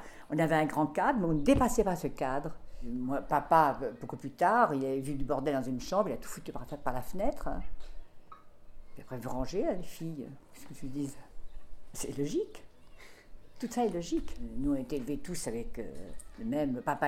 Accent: Nouvelle-Aquitaine, France; born there; moi, je suis née dans les Deux-Sèvres

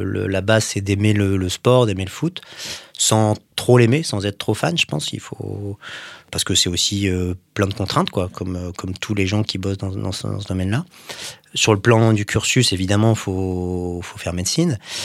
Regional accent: Valenciennes, Hauts-de-France, France; Et je suis né à Valenciennes. Voilà. Je suis né à Lille, mais j'ai grandi

